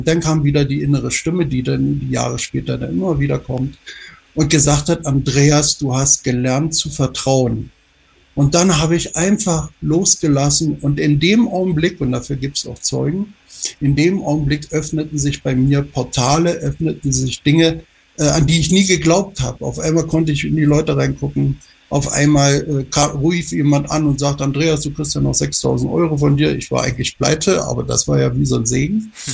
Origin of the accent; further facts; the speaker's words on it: Germany; man hört es ja an meiner Sprache, ich bin ein Deutscher. Mhm. Ich habe gelebt in Norddeutschland, Berlin und Ostdeutschland. Dort bin ich auch geboren. Und bin vor 2 Jahren hierher gezogen